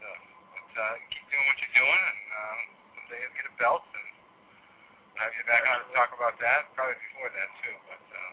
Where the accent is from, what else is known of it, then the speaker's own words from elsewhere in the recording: Massachusetts, United States; I know I've been through there and around there quite a bit, growing up in Massachusetts.